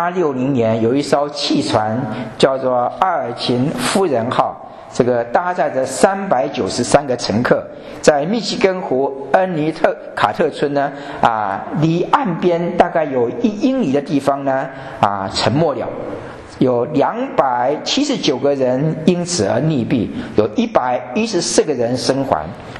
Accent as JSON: {"language": "Chinese", "country": "China", "said": "我们中国人常常说的施人胜勿念，受施胜勿忘"}